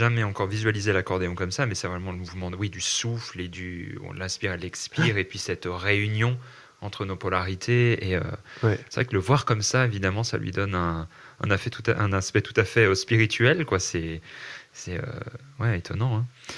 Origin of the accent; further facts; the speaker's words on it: France; surtout en tant que française, c'est quand même un instrument très imprégné dans notre culture.